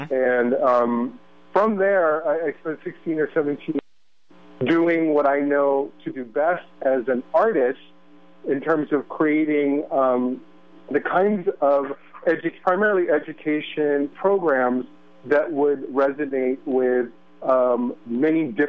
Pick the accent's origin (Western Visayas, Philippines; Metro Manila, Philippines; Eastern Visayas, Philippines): Metro Manila, Philippines; Manila; I was born in Manila in 1968, spent the first 8 years of my life in martial law in a family that was very left and very active and very anti-dictatorship.